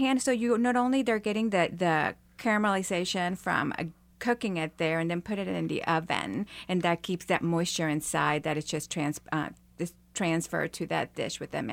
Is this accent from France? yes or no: no; Guatemala; Well, I'm originally from Guatemala.